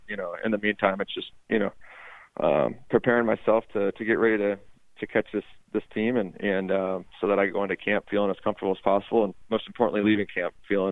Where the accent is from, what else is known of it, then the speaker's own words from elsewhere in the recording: Indiana, United States; I grew up in the Midwest, like you said, growing up in Indiana